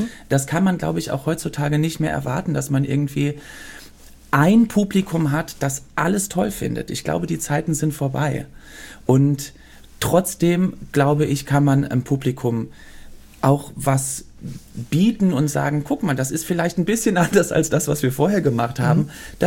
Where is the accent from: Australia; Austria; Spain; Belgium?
Belgium; also born or lived in Brussels, Belgium / Cologne, Germany; Und ich bin in Brüssel geboren, da haben wir dann 2 Jahre gelebt. Also ich habe da erstmal nur 2 Jahre gelebt, habe davon nicht viel mitbekommen. Dann waren wir ganz kurz in Köln und dann sind wir nochmal für 6 Jahre nach Belgien gezogen.